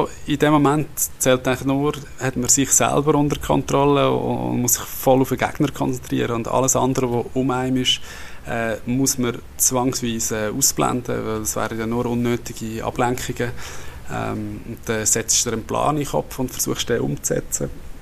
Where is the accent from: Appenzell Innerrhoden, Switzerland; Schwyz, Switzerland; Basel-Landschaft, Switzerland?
Schwyz, Switzerland; Immensee; Wir sind in Immensee im Kanton der Schweiz am Zugersee aufgewachsen